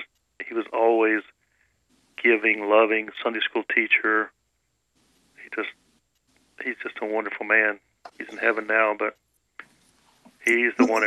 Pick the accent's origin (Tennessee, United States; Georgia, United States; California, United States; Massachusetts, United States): Tennessee, United States; also born or lived in Portsmouth, Virginia; I grew up in Tennessee. My dad was in the Marine Corps, and I was born in Portsmouth, Virginia. And then he moved to Tennessee. And I'm a good old Tennessee boy.